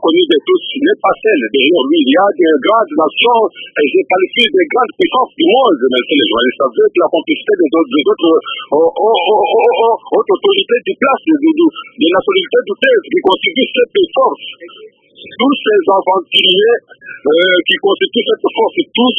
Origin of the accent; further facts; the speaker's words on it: Kananga, Kasaï-Central, DR Congo; parti de Kinshasa, je viens de Kananga.